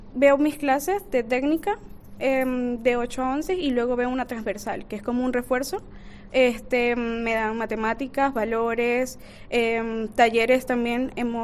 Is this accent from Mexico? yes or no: no; Venezuela; moved away; Venezuela.